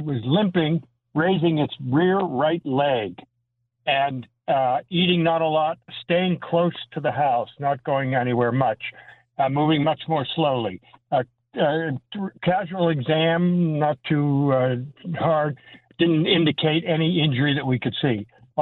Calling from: Shushan, New York, United States; I'm calling from Shushan, which is near Cambridge at about 10 minutes from the Vermont border.

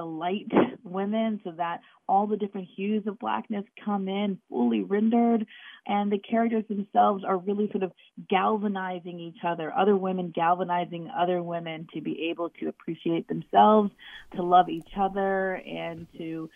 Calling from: Ithaca, New York, United States; I am calling from Ithaca.

